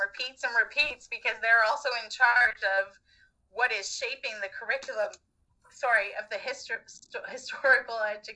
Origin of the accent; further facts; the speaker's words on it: Canada; I'll say that as a Canadian. Like, I'm very left to most Canadians